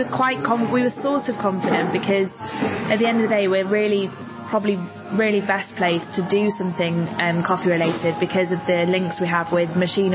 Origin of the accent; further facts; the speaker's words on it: Harrogate, Yorkshire and the Humber, United Kingdom; I grew up in Harrogate